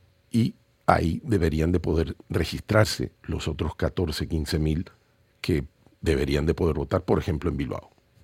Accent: Caracas, Capital District, Venezuela; also born or lived in Madrid, Spain; a mí me parieron allí en Caracas, soy caraqueño, con mucho orgullo. Y posteriormente pues he estado yendo y viniendo, ¿no? Primaria en Venezuela, secundaria en España, en Madrid, universidad luego otra vez en Venezuela

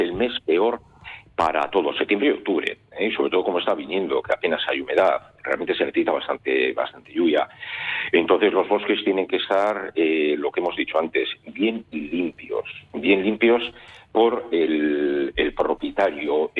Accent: Basque Country, Spain; en nuestra zona nosotros somos de Encartaciones

